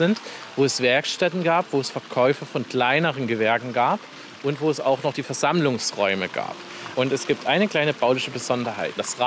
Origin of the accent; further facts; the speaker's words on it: Zwickau, Saxony, Germany; Wenn ich irgendwo auswärts bin und sage, ich komme aus Zwickau, machen alles so im nachgeäfften Sächsisch.